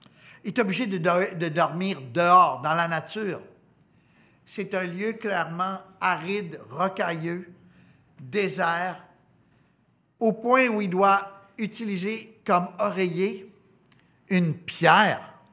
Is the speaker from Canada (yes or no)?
yes; Gatineau, Quebec, Canada; now in Montreal, Canada; moi, j'ai grandi à Gatineau, dans le même quartier, en fait, que mon ami Vincent, ici.